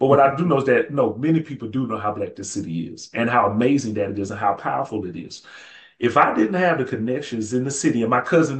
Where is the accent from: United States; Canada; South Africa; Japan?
United States; Birmingham, Alabama; those experiences from Alabama A&M and growing up in Birmingham and being a child of civil rights activists, my mother and my father.